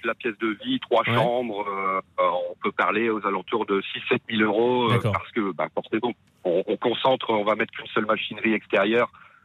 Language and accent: French; Hauts-de-France, France; chez nous, dans le Nord